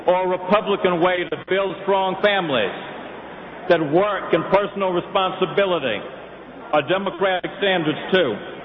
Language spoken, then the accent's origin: English; the South, United States; Now, ladies and gentlemen, I come from the South, so we like to testify.